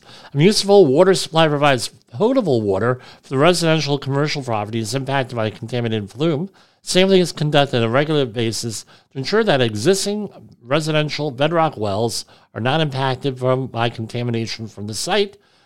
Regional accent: New Jersey, United States; This one I'm familiar with, Atlantic Resources. That's right in my, almost my hometown.

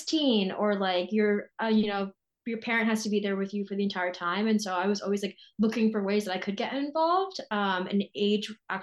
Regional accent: Delaware, United States; I was born and raised in Delaware, but my parents are from Punjab, India. They immigrated to the United States in 1998 is when they came. I grew up as a Sikh.

